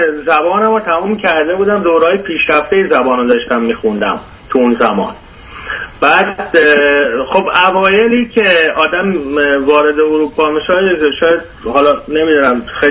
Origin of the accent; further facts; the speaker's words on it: Iran; moved away as an adult; now in Europe; ما بعد از به دنیا اومدن این بچه از ایران خارج شدیم، اومدیم بیرون توی اروپا و شروع کردیم به زندگی کردن.